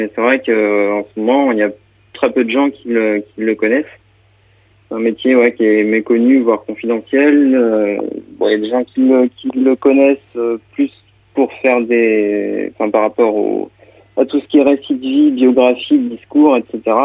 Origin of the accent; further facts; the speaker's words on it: Montaigu, Pays de la Loire, France; donc je suis natif de Montaigu, j'ai fait quasiment toutes mes études à Montaigu, j'ai ensuite déménagé au Sable de l'Aude, toujours dans le cadre des études